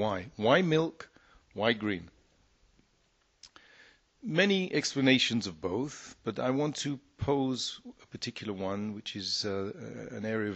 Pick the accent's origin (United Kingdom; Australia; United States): United Kingdom; London; I remember as a child, growing up in London